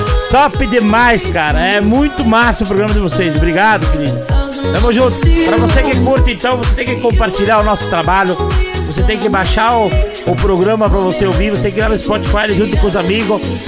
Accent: Abelardo Luz, Santa Catarina, Brazil; Sou de Abelardo Luz.

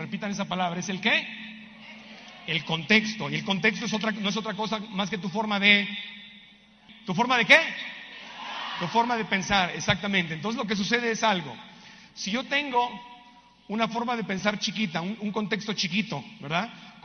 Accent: Tijuana, Baja California, Mexico; born there; yo nací en la frontera entre un país rico y un país pobre. Yo nací en Tijuana, Baja California.

